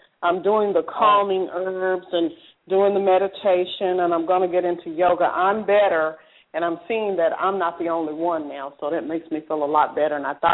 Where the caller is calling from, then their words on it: Memphis, Tennessee, United States; I'm calling from Memphis.